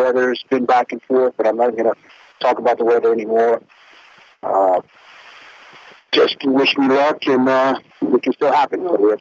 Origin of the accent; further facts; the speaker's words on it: Louisiana, United States; I'm from South Louisiana, and LSU's been very well in baseball in recent memory